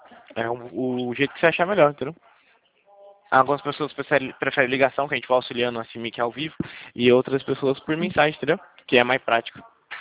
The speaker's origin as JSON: {"language": "Portuguese", "region": "São Paulo", "country": "Brazil", "said": "Eu sou de São Paulo."}